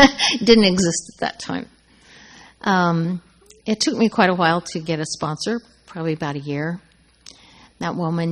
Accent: Oregon, United States; I'm from Oregon.

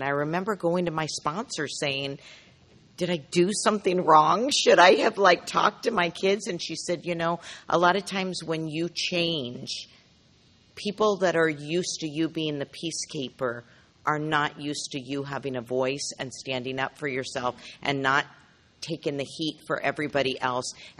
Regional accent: San Diego, California, United States; from San Diego.

